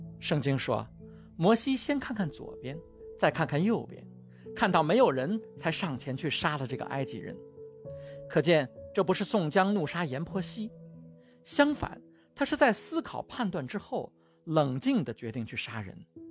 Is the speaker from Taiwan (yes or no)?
no; China; 我们中国人的思维习惯，有时候让我们不太容易理解圣经的立场